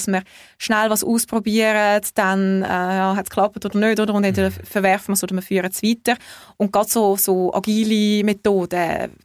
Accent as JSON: {"language": "German", "country": "Switzerland", "said": "als Schweizer"}